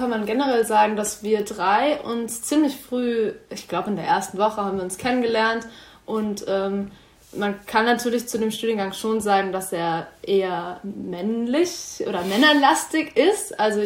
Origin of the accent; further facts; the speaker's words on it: Hesse, Germany; Ich komme aus Hessen und wollte gerne auch in Hessen weiter studieren.